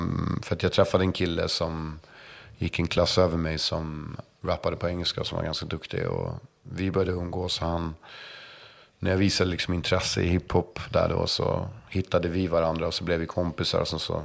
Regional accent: Stockholm, Stockholm County, Sweden; Så man höll sig runt Folkungagatan och ner mot Hammarbyhamnen. Det var liksom mitt område. Den östra Södermalm liksom.

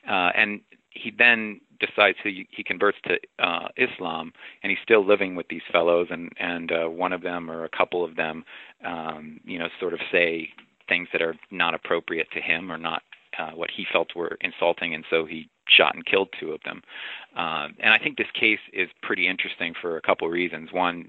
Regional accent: the South, United States; I mean, I remember, I grew up in the South

